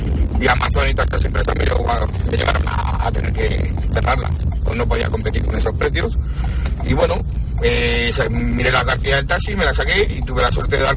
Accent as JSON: {"language": "Spanish", "town": "Madrid", "region": "Community of Madrid", "country": "Spain", "said": "Aparte que yo soy muy de Madrid. Me encanta mi ciudad, estoy muy enamorado de mi ciudad"}